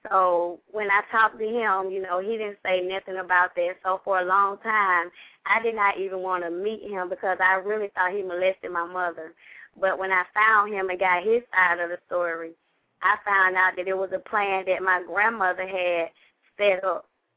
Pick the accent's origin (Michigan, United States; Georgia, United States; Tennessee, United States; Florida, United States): Georgia, United States; also born or lived in California; I was raised from a great aunt, and I was born in California, but I was here in Georgia.